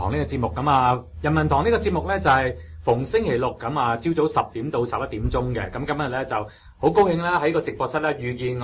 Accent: China; now in United States; 我哋中国人过到嚟咧就系古灵精怪。

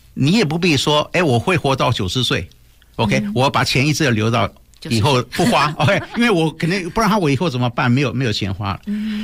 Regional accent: Taiwan; 就像我们记得我们从台湾来的，以前记不记得50年代有那种防空洞

